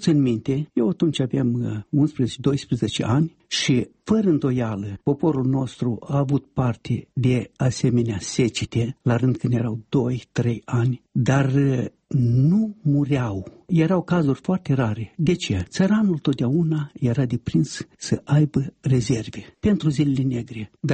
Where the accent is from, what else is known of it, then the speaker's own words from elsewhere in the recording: Bărbăreuca, Florești District, Moldova; Iată, vă aduc un singur exemplu din satul meu natal